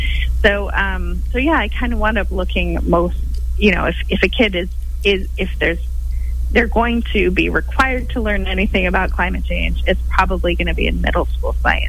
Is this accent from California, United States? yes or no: yes; Chico, California, United States; I'm actually from Chico. I grew up in Chico, graduated from Chico High School, and I went to Chico Junior High.